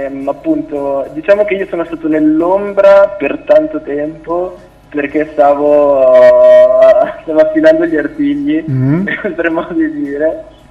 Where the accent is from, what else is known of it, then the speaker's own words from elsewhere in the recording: Como, Lombardy, Italy; Allora, io sono di Como, quindi torno dalle vostre parti.